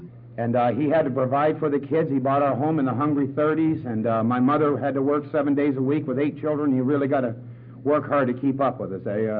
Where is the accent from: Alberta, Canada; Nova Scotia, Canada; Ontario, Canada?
Nova Scotia, Canada; I come from a funny part of Canada. I come from Nova Scotia. And that's on the far east part of the country. It's about 500 miles from Newfoundland. I was brought up in a small town in Nova Scotia, and I was brought up by the railroad tracks, a rather rough part of town.